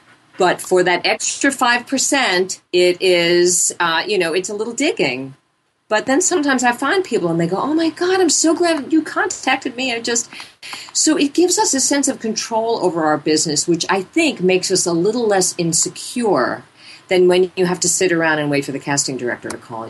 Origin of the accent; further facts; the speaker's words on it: New York, United States; also born or lived in Los Angeles; I've been in New York. I grew up in New York. I spent 4 years in L.A. and I loved it. And then I didn't love it. And I left.